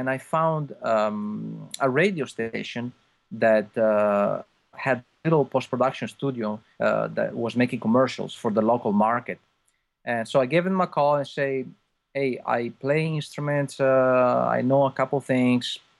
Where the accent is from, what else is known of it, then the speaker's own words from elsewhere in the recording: Rovigo, Veneto, Italy; So when I was 11, I went to the conservatory back in my hometown in Rovigo.